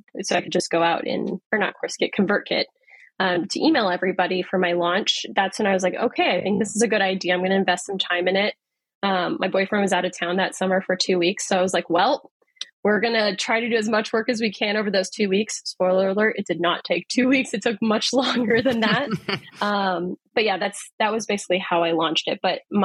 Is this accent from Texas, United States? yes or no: yes; Texas, United States; now in Boston, United States; I was from Texas and I stopped saying y'all when I moved to Boston.